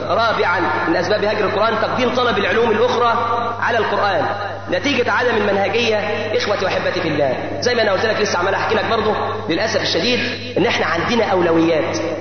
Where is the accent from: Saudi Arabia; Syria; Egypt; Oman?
Egypt; عندنا في مصر، هناك علم في مصر